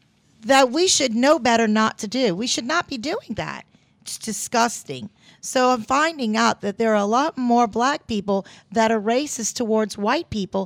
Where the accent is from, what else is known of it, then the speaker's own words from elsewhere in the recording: New Orleans, Louisiana, United States; first language Spanish; English is a second language; also born or lived in Central America; I never realized, you know, I grew up here in New Orleans, and this is a melting pot of different cultures and races. My mother is from Guatemala. My first speaking language is Spanish. I lived in Central America until I was almost 5 years old.